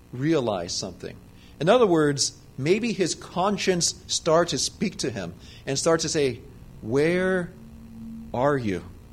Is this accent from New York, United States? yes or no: no; Loma Linda, California, United States; Am I an Adventist because I'm from Loma Linda?